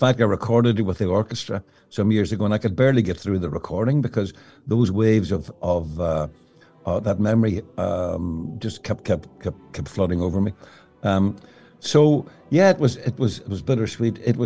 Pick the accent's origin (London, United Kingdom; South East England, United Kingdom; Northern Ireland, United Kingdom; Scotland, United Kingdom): Northern Ireland, United Kingdom; Derry; growing up in Derry.